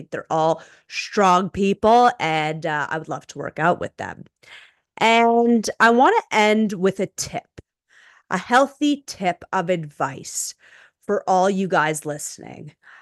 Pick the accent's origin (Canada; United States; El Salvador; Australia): Canada; I know I'm Canadian, so I have no opinion in that.